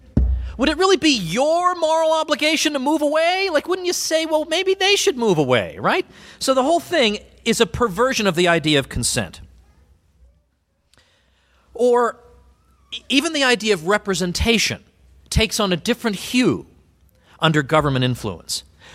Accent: Massachusetts, United States; I grew up in Massachusetts.

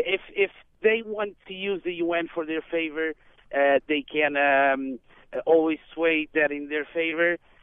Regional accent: Portugal; English is a second language; now in United States; I'm from Portugal.

